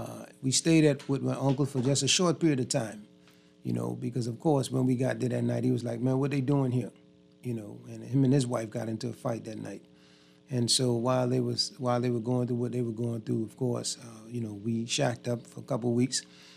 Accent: Nassau, New Providence, Bahamas; I am a native Bahamian, and as Scroogey said, I was born here in the Bahamas. I actually grew up, Scroogey, on Wolf Road, across from Lucky Food Store between Market and East Street.

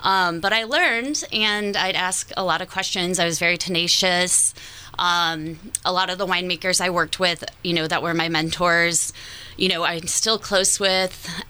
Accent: Midwest, United States; Growing up in the Midwest, it was like Miller Lite all day

